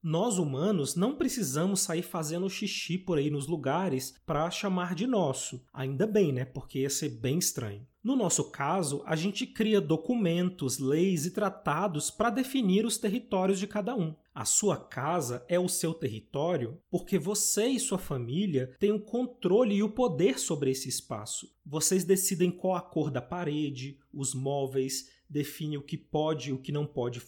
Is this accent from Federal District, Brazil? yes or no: yes; Brasília, Federal District, Brazil; moved away as an adult; Eu mesmo já faz quase uma década que me mudei de Brasília, que foi a cidade onde eu nasci e vivi a maior parte da minha vida.